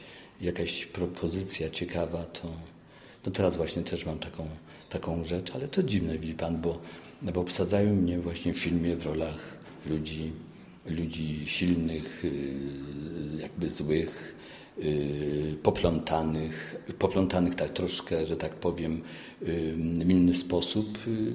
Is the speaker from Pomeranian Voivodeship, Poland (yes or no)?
no; Nowy Wiśnicz, Lesser Poland, Poland; Mimo że z małej miejscowości pochodzę, spod Krakowa, z Nowego Wiśnicza, koło Wadowic